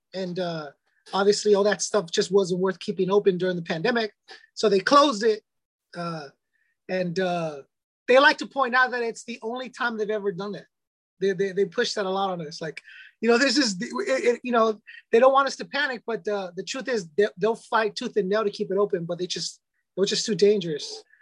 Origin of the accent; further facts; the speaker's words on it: United States; I'm an American. I don't know if you asked for the nationality.